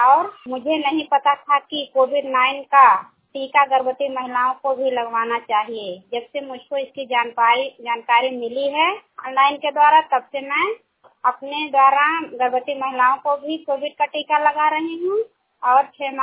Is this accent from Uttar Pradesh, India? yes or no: yes; Bahraich, Uttar Pradesh, India; मैं उपकेंद्र हसुआ पारा से कार्यरत, मैं जिला बहराइच की रहने वाली हूं।